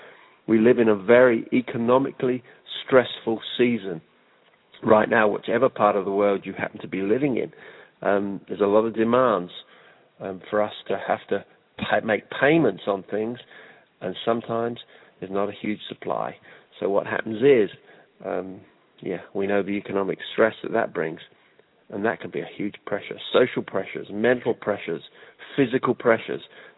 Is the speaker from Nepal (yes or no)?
no; United Kingdom; moved away as an adult; also born or lived in United States; now in New Zealand; because I moved from my home country of the United Kingdom in 1997 to New Zealand.